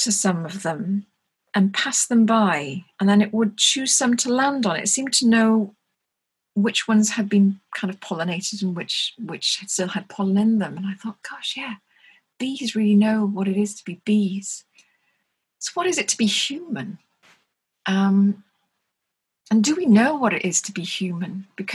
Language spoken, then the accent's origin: English; Wales, United Kingdom; The way I'm a Welsh speaker, and we believe that the Welsh language was given to us by the land.